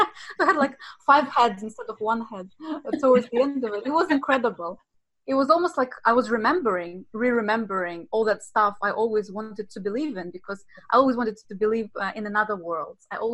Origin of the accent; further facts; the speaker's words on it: Russia; I was working in tourism back in Russia. I'm from Russia.